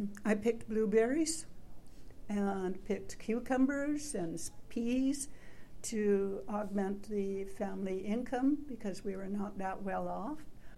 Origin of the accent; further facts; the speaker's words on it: India; born there; I was born in India to a father who was Canadian, because my grandfather came to Canada in 1906, and he went back to India to get married